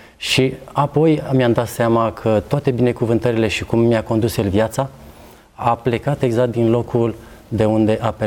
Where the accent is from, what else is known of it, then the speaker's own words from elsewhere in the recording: Bucharest, Romania; eu am copilărit la București, aici m-am născut